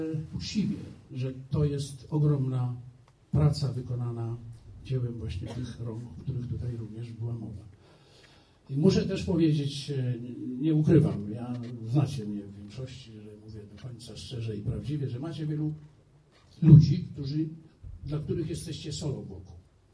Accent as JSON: {"language": "Polish", "town": "Łomża", "region": "Podlaskie Voivodeship", "country": "Poland", "said": "pochodzę z Podlasia, z mojej ukochanej Łomży."}